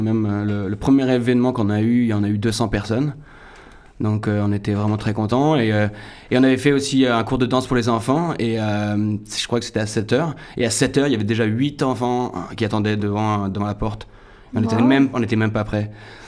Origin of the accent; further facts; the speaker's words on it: Brittany, France; Moi, je viens du monde des Festnoz. J'ai grandi en Bretagne.